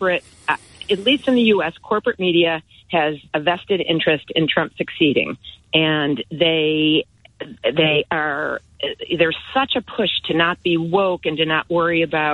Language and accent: English; United States; now in Amersham, United Kingdom; Well, I'm an American, and I love your show.